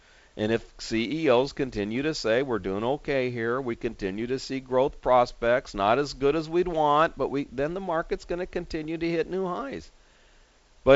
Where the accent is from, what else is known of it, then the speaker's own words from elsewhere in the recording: California, United States; Of course, we live in Southern California. I grew up in Southern California.